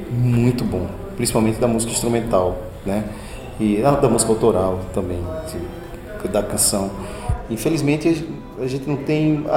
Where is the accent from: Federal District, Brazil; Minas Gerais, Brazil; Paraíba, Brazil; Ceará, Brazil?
Paraíba, Brazil; now in São Paulo, Brazil; Eu sou paraibano, né? Mas moro em São Paulo.